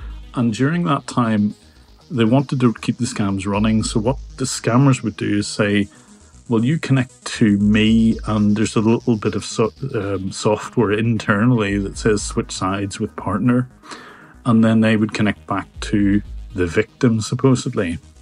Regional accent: Ireland; accent: Irish; Maybe it's something to do with my Irish accent or whatever

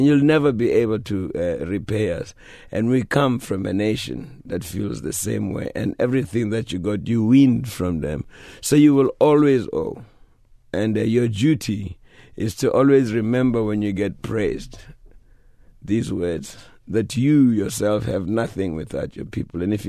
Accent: South Africa; moved away as an adult; I was away from South Africa 31 years.

